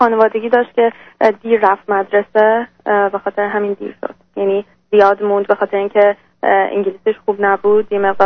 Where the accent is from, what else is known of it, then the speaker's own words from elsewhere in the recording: Iran; born there; ایران متولد.